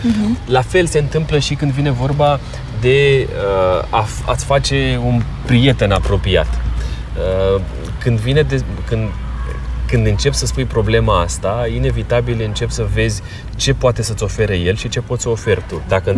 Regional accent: Romania; Prejudecata faptului că noi suntem români și poate n-am avut cea mai bună reputație în țările din Occident.

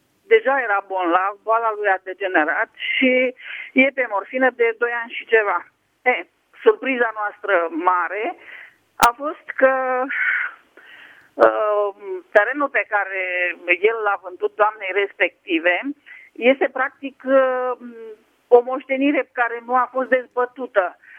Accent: Prahova, Romania; Sunt din Prahova.

